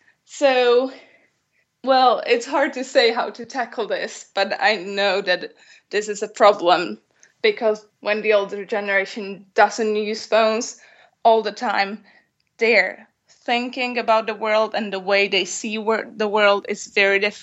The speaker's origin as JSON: {"language": "English", "town": "Bratislava", "region": "Bratislava Region", "country": "Slovakia", "said": "I'm from Bratislava, Slovakia"}